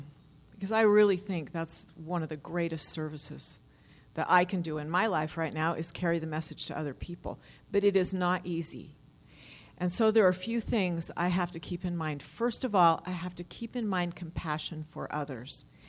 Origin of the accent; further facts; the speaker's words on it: Utah, United States; I'm from Utah